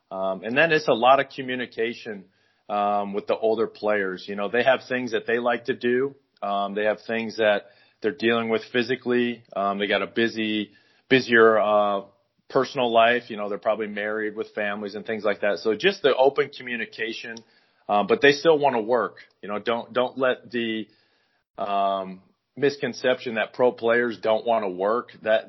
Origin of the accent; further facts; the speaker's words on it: Iowa, United States; I grew up in Northwest Iowa and spent a lot of time on the lakes and stuff, being outdoors.